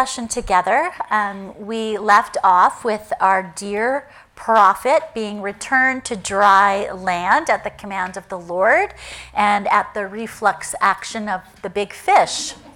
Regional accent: West Coast, Canada; now in United States; Being a Canadian, I'm from the west coast of Canada, and the weather changes there very quickly.

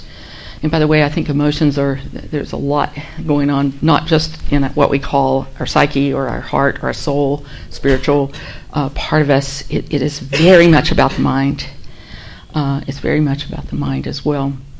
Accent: Virginia, United States; also born or lived in Tennessee; now in Columbia, United States; I grew up in Virginia, West Virginia area, right on the border. I've lived in Columbia most of my life since college.

